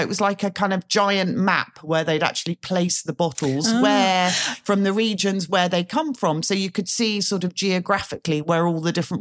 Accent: Australia; Well, as you know, being an Australian, it's clearly a very long way from London to Australia

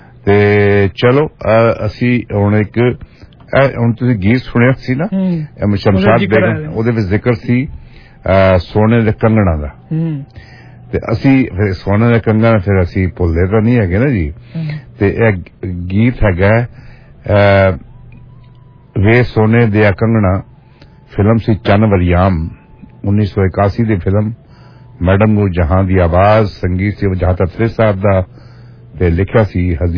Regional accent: Pakistan; ਮੈਂ ਪਾਕਿਸਤਾਨ ਵਿਚ ਪੈਦਾ ਹੋਇਆ, ਵੱਡਾ ਹੋਇਆ, ਠੀਕ ਹੈ, ਉੱਥੇ ਪੜਿਆ

